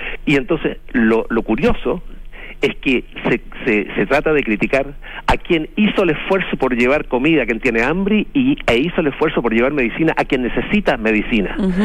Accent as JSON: {"language": "Spanish", "country": "Chile", "said": "nosotros como chilenos y como país"}